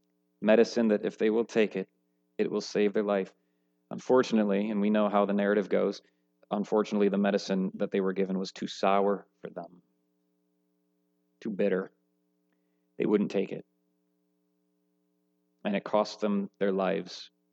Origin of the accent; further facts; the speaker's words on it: Midwest, United States; I grew up in the Midwest, for crying out loud.